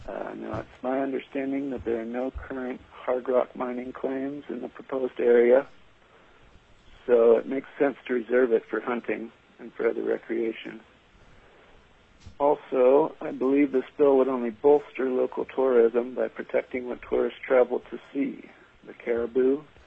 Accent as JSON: {"language": "English", "town": "Kenny Lake", "region": "Alaska", "country": "United States", "said": "I'm from Kenny Lake, Alaska"}